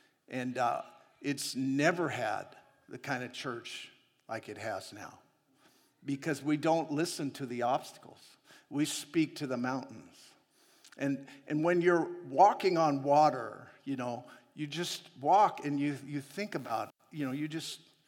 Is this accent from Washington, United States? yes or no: yes; Seattle, Washington, United States; You know, I grew up in Seattle area. I know about getting stuck in mud.